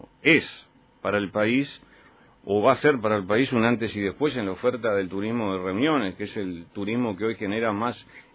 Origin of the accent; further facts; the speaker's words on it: Uruguay; El Uruguay es muy desconfiado, somos desconfiados los uruguayos